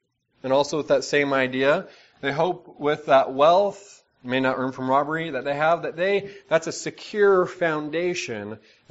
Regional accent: Seattle, Washington, United States; I'm from Seattle area, kind of.

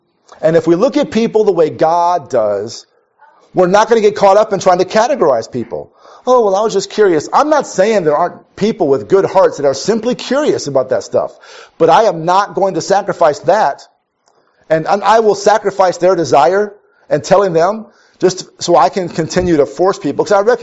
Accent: Minnesota, United States; I grew up in Minnesota where I thought, I'm an idealistic person and I'm an activist at heart

